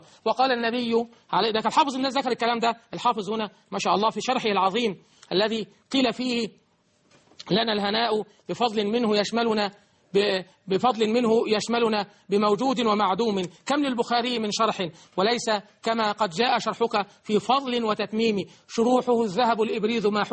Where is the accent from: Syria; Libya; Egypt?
Egypt; بلدنا مصر